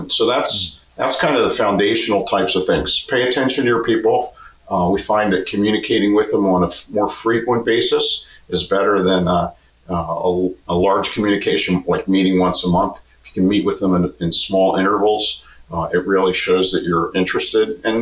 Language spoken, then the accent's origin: English; Philadelphia, Pennsylvania, United States; Born and raised in Pennsylvania area in Philadelphia